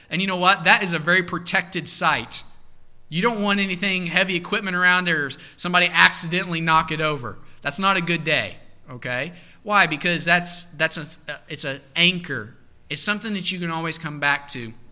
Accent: Indiana, United States; I'm from Southern Indiana. I've never even been to the ocean, okay?

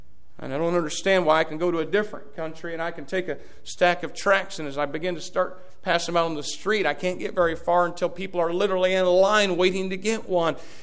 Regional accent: United States; But you know what? I'm an American.

